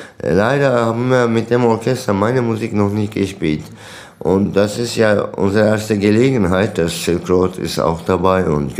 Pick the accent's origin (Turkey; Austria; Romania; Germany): Turkey; Anatolia; German is a second language; der vierte Satz Anatolien, meine Heimat.